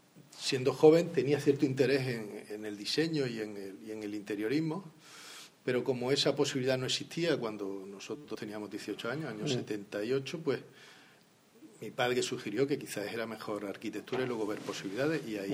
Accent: Córdoba, Andalusia, Spain; also born or lived in Granada / Sevilla; Nací en Granada, por casualidad, porque mis padres estaban allí de vacaciones en casa de los abuelos. Uh-huh. Me crié en Córdoba y con 18 años me voy a hacer la carrera a Sevilla y me quedo allí a vivir.

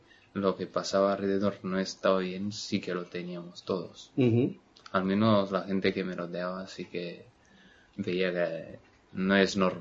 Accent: Bucharest, Romania; Spanish is a second language; moved away as an adult; Sí, soy de Bucarest. Conozco Rumanía como turista. Bien, soy bucarestino 100%.

